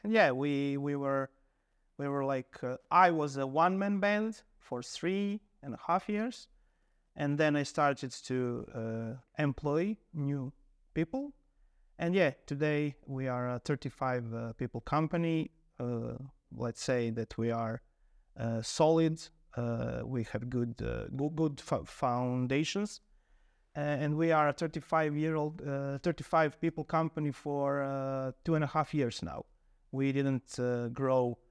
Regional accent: Bjelovar, Bjelovar-Bilogora County, Croatia; English is a second language; moved away as an adult; also born or lived in Rijeka; now in Vozilici, Croatia; Yes, so I was born in Bjelovar, a small city near Zagreb. I was there 18 years, lived in Bjelovar, and then I went to Rijeka for studying, and I was living in Rijeka for 9 years

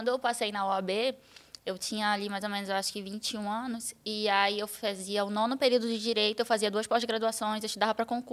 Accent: Manaus, Amazonas, Brazil; Vim de Manaus, do norte. Rapaz, do Brasil.

